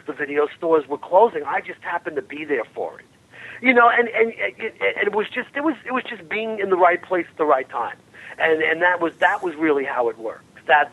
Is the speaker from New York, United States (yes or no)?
yes; Long Island, New York, United States; so I'm from Long Island, right? So my favorite video stores were on the border of Far Rockaway, which is really Queens.